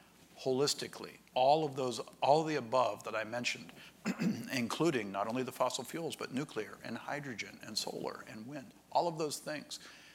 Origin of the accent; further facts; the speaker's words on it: Ohio, United States; now in Virginia, United States; in my home state, it's not my home state, but my adopted state of Virginia, and my home state, actually, of Ohio